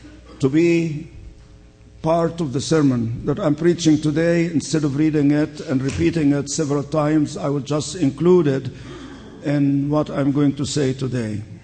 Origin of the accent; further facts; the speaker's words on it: Egypt; English is a second language; now in United States; Freedom of religion was something I never heard of before, growing up in Egypt.